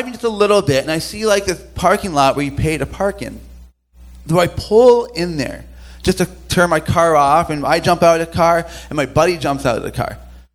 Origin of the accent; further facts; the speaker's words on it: Toronto, Ontario, Canada; although I was, you know, born and raised in Toronto.